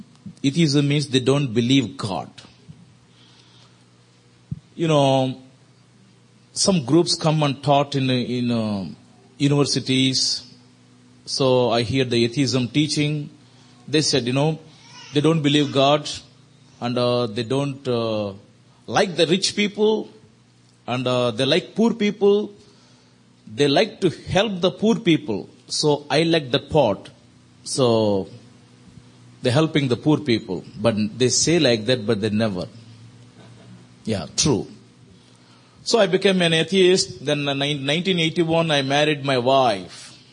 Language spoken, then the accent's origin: English; South India, India; I'm from South India.